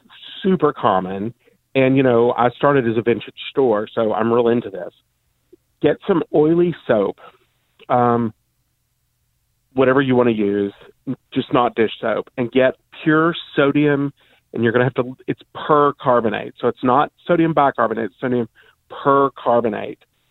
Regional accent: Kentucky, United States; And I grew up in Kentucky

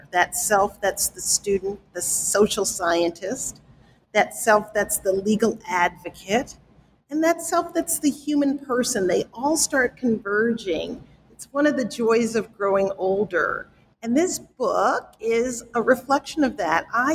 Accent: New York City, New York, United States; when I grew up in the South Bronx, my father and my mother worked themselves literally to early deaths to make sure that I would not end up in the South Bronx.

